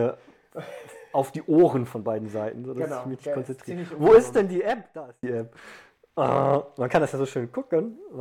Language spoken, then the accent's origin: German; Cologne, North Rhine-Westphalia, Germany; now in Hamburg, Germany; Ich bin extra für den Job nach Hamburg gezogen und komme eigentlich gebürtig aus Köln. Ich bin kölscher Jung